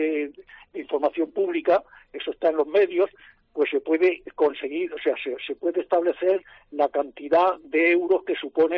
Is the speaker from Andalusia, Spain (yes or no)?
yes; Andalusia, Spain; yo soy andaluz, me siento orgulloso de ser andaluz